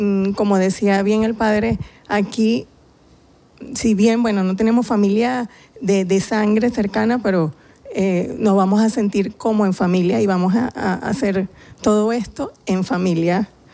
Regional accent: Venezuela; now in Spain; No, tengo 2 años aquí, pero fuera de mi país, pues tengo 15 años ya fuera de Venezuela.

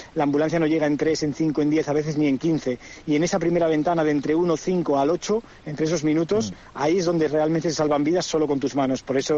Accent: Santander, Cantabria, Spain; moved away as an adult; now in San Pedro del Pinatar, Spain; yo soy de Santander. Yo estuve hasta los 22 años en Santander, pero luego por cuestiones de la vida pues me vine hacia la zona de Murcia y aquí ya me instalé, aquí estudié, aquí me quedé y aquí trabajo en el Servicio de Emergencias y Protección Civil del Ayuntamiento de San Pedro del Pinatar.

